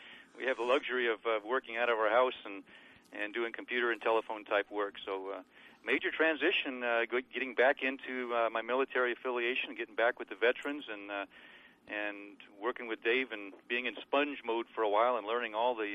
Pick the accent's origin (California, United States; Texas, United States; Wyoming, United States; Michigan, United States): California, United States; Anderson; Well, I'm a 73 graduate of Anderson High School, so I'm a local kid.